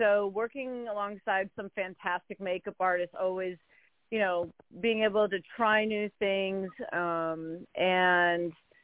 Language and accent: English; New Orleans, Louisiana, United States; also born or lived in Portland, Oregon; now in Los Angeles, United States; I'm from the West Coast. I've lived in L.A. since 98, but I grew up in New Orleans and Portland, Oregon.